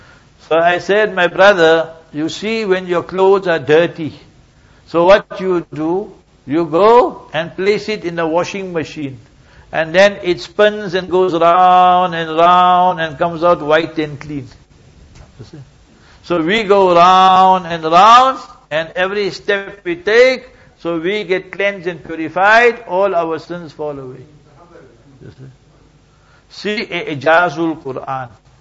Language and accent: English; South Africa; I'm born and bred in South Africa.